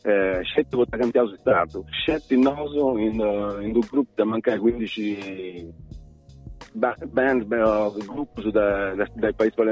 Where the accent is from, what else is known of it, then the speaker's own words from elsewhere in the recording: Sardinia, Italy; comunque essendo sardo, essendo mediterraneo, tenendo su me questa cosa di gesticolare